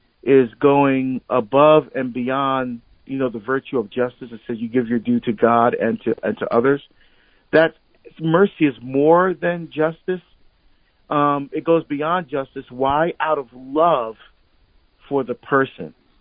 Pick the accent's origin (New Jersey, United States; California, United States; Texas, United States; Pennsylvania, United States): New Jersey, United States; I was making my way from Oregon back to Newark, because I grew up in Jersey, and that's where my dad died.